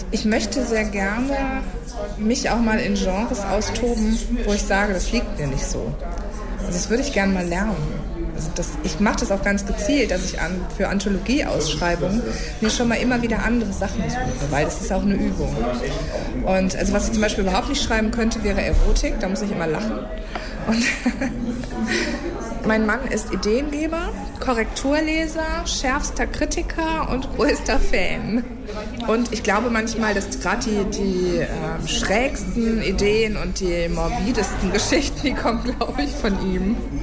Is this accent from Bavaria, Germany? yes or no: no; Wuppertal, North Rhine-Westphalia, Germany; born there; now in Cologne, Germany; Ich bin 1966 in Wuppertal geboren und wohne seit einigen Jahren in Köln, genau genommen in Urbach, und fühle mich dort sehr wohl.